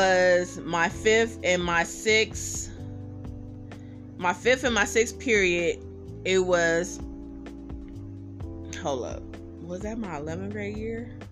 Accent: Oakland, California, United States; also born or lived in Richmond; I was born in Oakland, Kaiser, 1987, July the 7th at 11 a.m., so when I say I'm from Oakland, I'm really from Oakland. I was born out there and raised a little bit in Oakland. Then we moved to Richmond

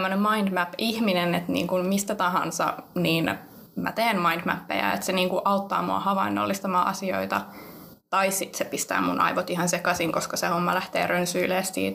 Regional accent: Central Finland, Finland; now in Vantaa, Finland; Mä oon alun perin kotoisin tuolta Keski-Suomesta, mutta asunut sen jälkeen aika monessa eri paikassa ja tällä hetkellä pidän majaani täällä Vantaalla.

